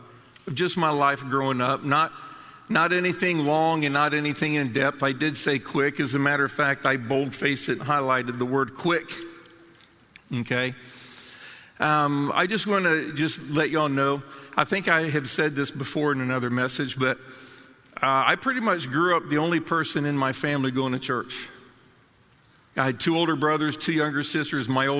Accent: Florida, United States; also born or lived in California; now in Maryland, United States; And oddly enough, I was growing up in a Southern Baptist church down in Florida.

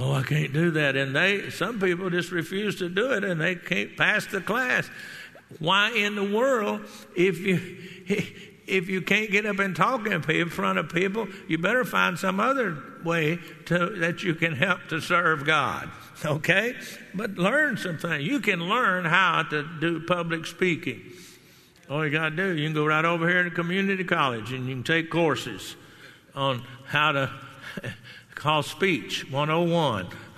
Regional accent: Garland, Texas, United States; I grew up in the Dallas area, down in Dallas, Texas area. I grew up in Garland, which is a big part of Dallas now.

